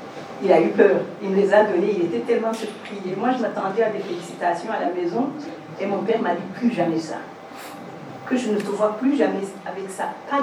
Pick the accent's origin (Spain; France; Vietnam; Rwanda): Rwanda; born there; Je suis née en 1958 au Rwanda.